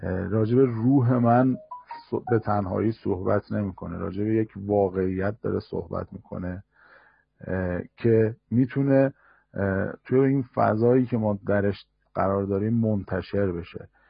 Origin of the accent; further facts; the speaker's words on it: Iran; شاید مثل من که از ایران اومدم